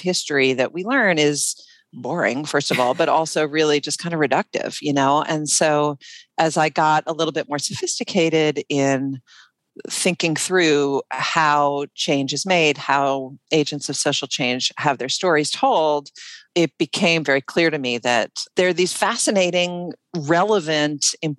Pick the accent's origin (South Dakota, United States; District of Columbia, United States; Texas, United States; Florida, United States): District of Columbia, United States; Washington; I think it, you kind of drink it in the water here in Washington.